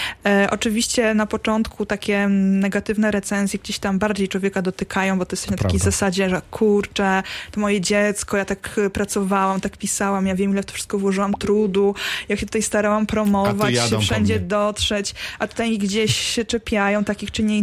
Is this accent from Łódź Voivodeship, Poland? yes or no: yes; Wieluń, Łódź Voivodeship, Poland; W mojej rodzinnej miejscowości też było bardzo duże zainteresowanie moją książką.